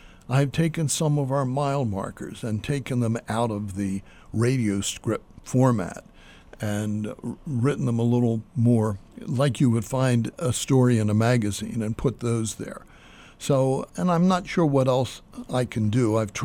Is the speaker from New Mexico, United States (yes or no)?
yes; New Mexico, United States; well, I'm from New Mexico, we don't say the new clear enough for people to hear.